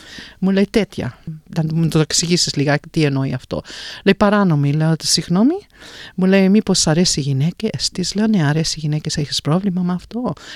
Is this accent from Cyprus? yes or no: no; Melbourne, Victoria, Australia; Μεγάλωσα στο North Fitzroy, στο Miller Street North Fitzroy. Είχαμε μαγαζί εκεί πέρα, Μιούπα. Σαν πολλούς τους Έλληνες, εγώ γεννήθηκα 64, 1970, αγοράσαμε το μαγαζί.